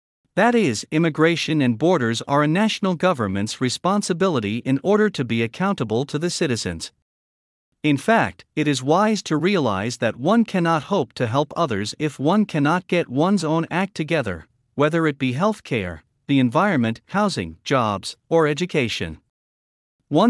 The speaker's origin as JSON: {"language": "English", "country": "Canada", "said": "Let me, as one Canadian, offer some prescriptions for a healthier immigration and a healthier Canada."}